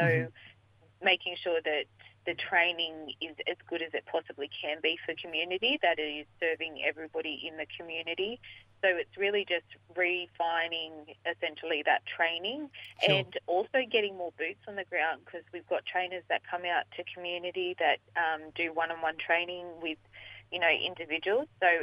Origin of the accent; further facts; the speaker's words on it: Griffith, New South Wales, Australia; Yeah, so I'm from Wiradjuri country, grew up out there. My family is Wiradjuri and Nyampa, yes. Originally from Griffith area.